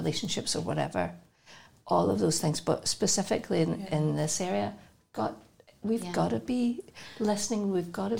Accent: Scotland, United Kingdom; moved away as an adult; now in Northern Ireland; But I came over in 1987. Mm-hmm. I came for the first time to live as a Scot in Northern Ireland.

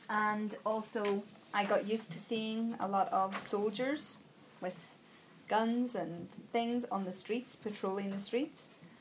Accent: Saintfield, Northern Ireland, United Kingdom; I grew up in Northern Ireland in a small village called Saintfield, which is outside Belfast.

